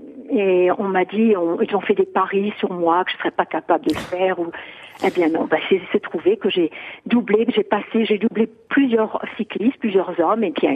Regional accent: Pau, Nouvelle-Aquitaine, France; je suis de Pau, je suis paloise.

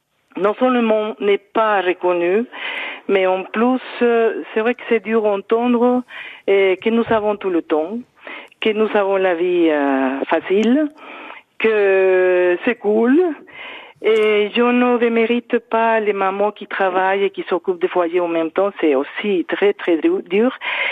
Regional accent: Mexico; French is a second language; moved away; Vous entendez mon accent, je viens de Mexique. Je laisse mon pays, j'arrive dans un autre pays, une autre culture

